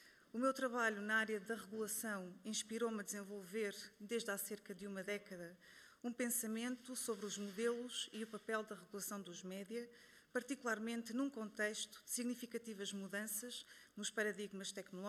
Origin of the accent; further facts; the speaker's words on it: Lausanne, Vaud, Switzerland; na Lausanne, de onde sou natural